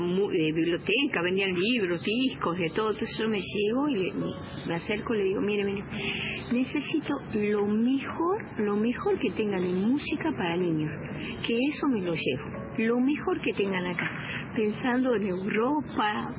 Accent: Argentina; porque yo soy de Argentina

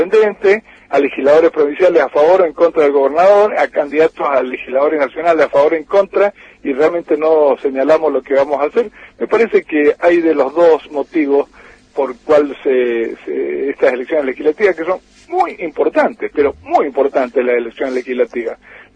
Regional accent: Mendoza, Argentina

